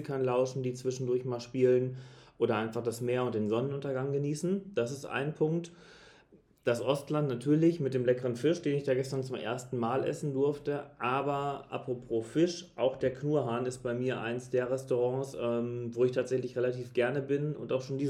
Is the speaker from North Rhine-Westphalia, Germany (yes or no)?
yes; Münster, North Rhine-Westphalia, Germany; na, ich komme aus Münster